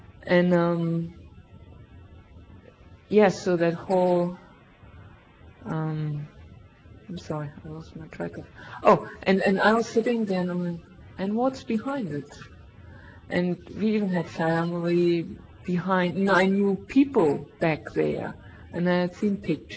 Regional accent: East Germany, Germany; English is a second language; And I used to say I'm from Germany. And until I realized I am not from Germany, I'm from East Germany. It's a different culture, it's a different atmosphere, whole different upbringing.

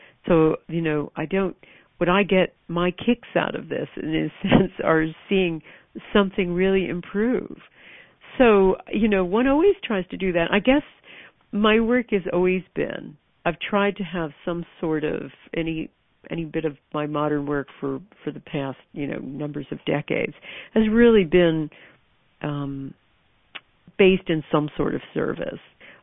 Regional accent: United States; now in United Kingdom; even though I sit over here in the UK, I watch my home country with great despair. You know, America is very different from the place I left in 1980

